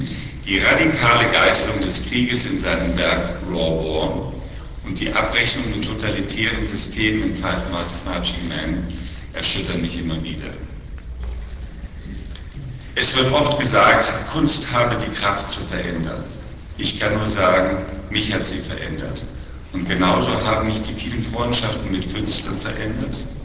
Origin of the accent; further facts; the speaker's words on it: Germany; Ich freue mich natürlich als Deutscher besonders